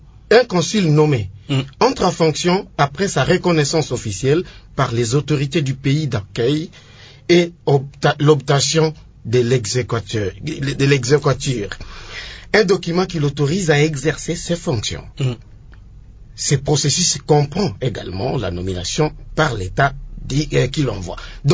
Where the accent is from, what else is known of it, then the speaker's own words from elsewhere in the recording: Beni, North Kivu, DR Congo; Je viens de Beni. Vous comprenez?